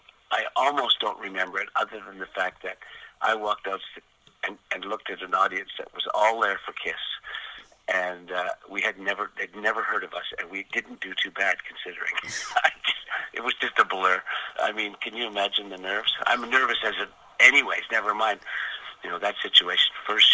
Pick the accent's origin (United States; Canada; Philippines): Canada; still a lot of people don't even know we're Canadian, even though we're always waving the Canadian flag.